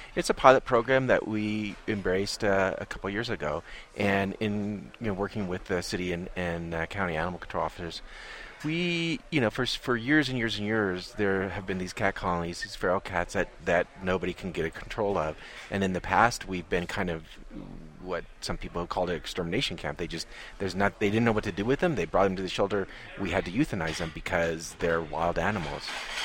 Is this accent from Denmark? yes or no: no; Alaska, United States; as you know, I'm from Alaska